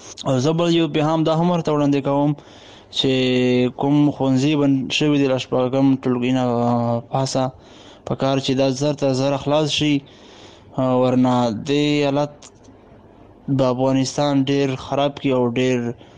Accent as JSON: {"language": "Pashto", "country": "Pakistan", "said": "د پاکستان بنوزلې څخه."}